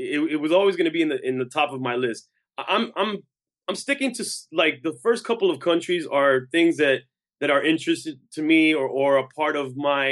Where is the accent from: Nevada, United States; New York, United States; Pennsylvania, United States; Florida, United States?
Florida, United States; Miami; also born or lived in Los Angeles; I'm Cuban American. I'm originally born in Los Angeles, California, moved to Miami, Florida at a young age.